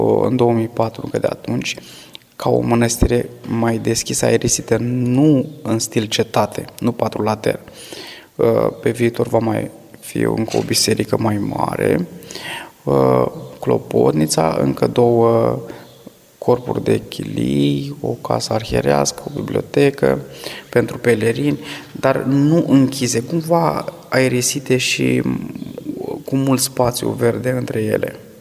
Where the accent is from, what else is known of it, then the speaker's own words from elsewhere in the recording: Bucovina, Romania; Eu sunt din partea Bucovinei, din câmpul moldovenesc. Aproape de oraș există o mănăstire, Sihăstriara Răului. Am mai mers pe acolo în copilărie